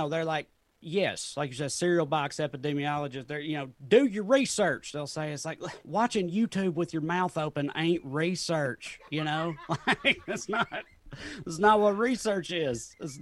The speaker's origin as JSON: {"language": "English", "town": "Salina", "region": "Tennessee", "country": "United States", "tie": "born or raised there", "moved": "as an adult", "said": "I grew up in Salina, Tennessee, an extremely rural town in Tennessee, like graduated with 60 people"}